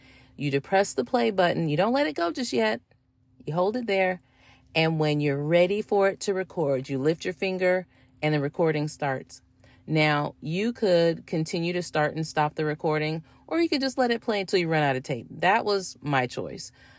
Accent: the South, United States; Growing up in the South and being in love with hip hop was a little complicated.

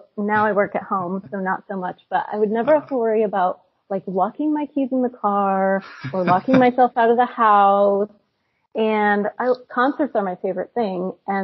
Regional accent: Colorado, United States; moved away; the only reason I knocked it off was because I'm from Colorado. I don't live there anymore

